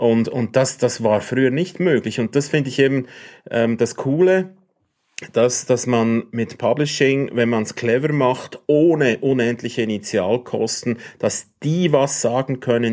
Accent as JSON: {"language": "German", "country": "Switzerland", "said": "als Lehrling, wie man bei uns in der Schweiz sagt"}